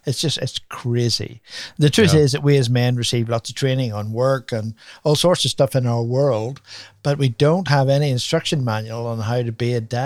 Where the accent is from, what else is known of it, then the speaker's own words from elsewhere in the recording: Ireland; moved away; call me an Irishman today. What's that about, man? If I lost my identity as an Irishman? No, it's all good. And people know, they can tell my accent that I'm not from this part of the world originally.